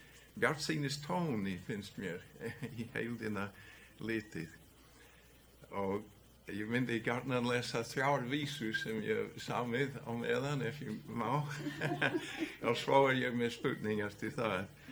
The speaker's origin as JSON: {"language": "Icelandic", "country": "Estonia", "second_language": "Icelandic", "said": "Ég kem frá Eisturlandi"}